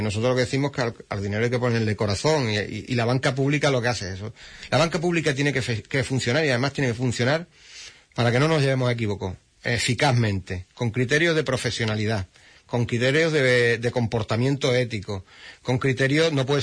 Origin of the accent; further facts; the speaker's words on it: Aljaraque, Andalusia, Spain; yo debatía una mañana en un pleno en el ayuntamiento de mi pueblo, en Alharaque, del que soy concejal